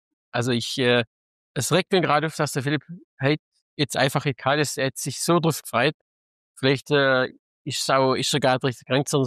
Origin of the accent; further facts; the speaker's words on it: Baden-Württemberg, Germany; bei uns im Schwabenland